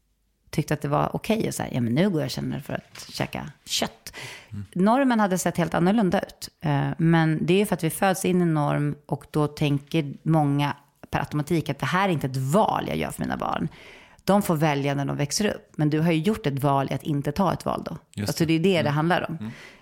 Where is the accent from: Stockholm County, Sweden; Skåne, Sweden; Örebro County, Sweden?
Stockholm County, Sweden; Saltsjöbaden; Boteater var en liksom amatörteaterförening i Saltsjöbo där jag växte upp.